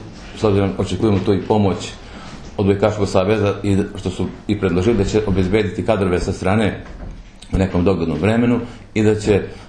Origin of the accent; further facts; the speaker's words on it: Novi Pazar, Raška District, Serbia; Dolazim iz Novog Pazara